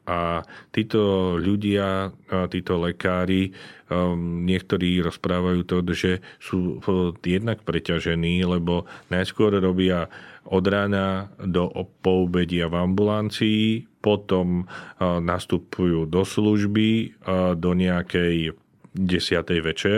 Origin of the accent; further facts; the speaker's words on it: Stupava, Bratislava Region, Slovakia; My tu, ktorí sme v Bratislave a hlavne ja, ktorý som zo Záhoria, zo Stupavy